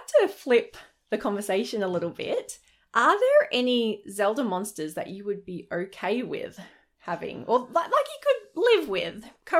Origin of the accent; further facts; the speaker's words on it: Australia; we're Australian, so we're probably a bit more used to dealing